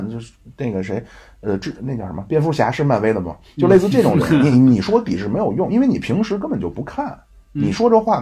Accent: China; 因为我是一个中国人的身份。

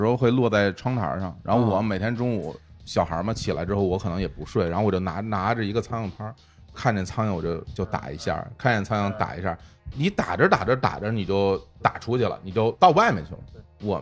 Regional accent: Beijing, China; 我小时候也在北京农村，然后我那时候正好是四五岁的时候，就在我爷爷奶奶家

